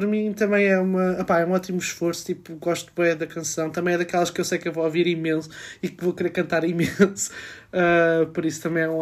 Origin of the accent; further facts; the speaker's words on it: Portugal; vamos fazer isso mesmo sendo portugueses